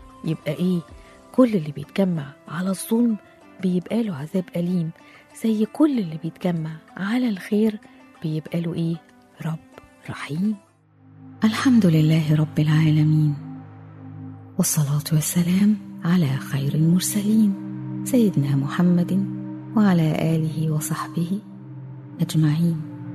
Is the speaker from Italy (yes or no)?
no; Egypt; احنا عندنا في مصر مثل بيقول اللي حضر العفريت يصرفه